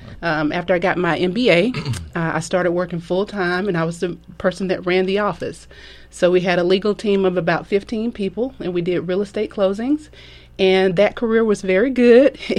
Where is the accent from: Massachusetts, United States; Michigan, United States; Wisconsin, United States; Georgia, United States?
Georgia, United States; Macon; I grew up in Macon, Georgia, which is about 55 miles south of Griffin. And I was educated in the Bibb County school system.